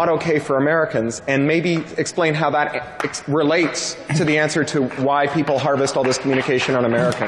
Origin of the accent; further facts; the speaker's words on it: Canada; now in United Kingdom; as a Canadian who lives in the United Kingdom